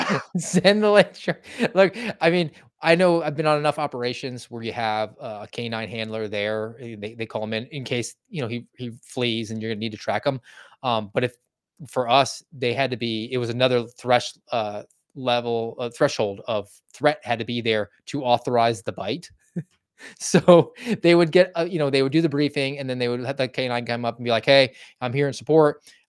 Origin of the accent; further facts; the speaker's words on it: Georgia, United States; You know, I'm from Georgia, so I felt a little bit of a pull here on the heartstrings